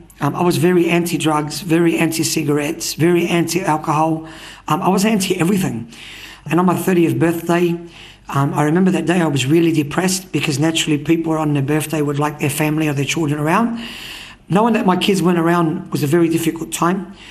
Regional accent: Sydney, New South Wales, Australia; I was born in St. George Hospital in the 70s and I grew up in Lakemba in the 70s and the 80s. Lakemba was just all Lebanese, or that's all I remember it of anyway.

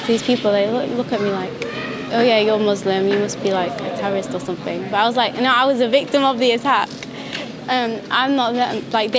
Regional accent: Manchester, North West England, United Kingdom; I'm 15 and from Manchester.

